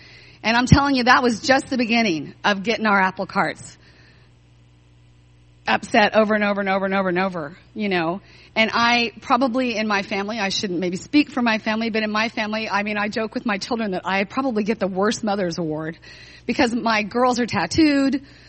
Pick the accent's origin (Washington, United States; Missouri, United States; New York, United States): Missouri, United States; Joplin; So for example, I grew up in Joplin, Missouri.